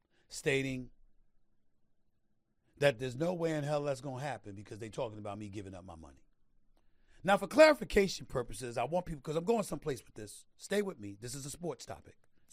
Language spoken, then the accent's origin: English; United States; I love America. I'm an American. I'm a black man first and foremost, but I'm an American.